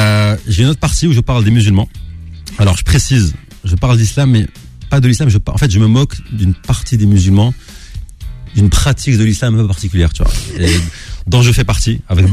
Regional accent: Algeria; also born or lived in Tunisia; Alors comme je suis algérien, forcément.

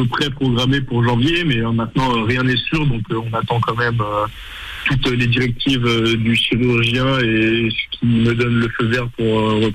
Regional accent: Niort, Nouvelle-Aquitaine, France; Je suis de Niort, c'était quand même intéressant pour rester aussi proche de la famille

